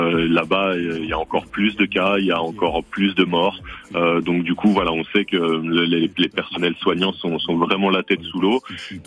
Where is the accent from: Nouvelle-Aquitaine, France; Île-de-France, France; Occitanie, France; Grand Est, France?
Île-de-France, France; Saint-Denis; Moi, je suis originaire de Saint-Denis.